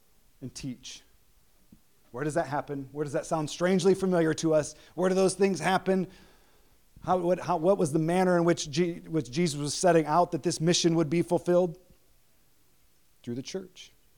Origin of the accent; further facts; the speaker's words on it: Princeville, Illinois, United States; where I grew up in Princeville, Illinois, where the gospel came to me